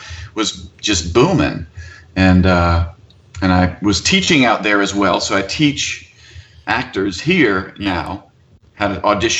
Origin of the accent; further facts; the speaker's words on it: Mandeville, Louisiana, United States; I'm from Mandeville. I'm a Mandeville kid.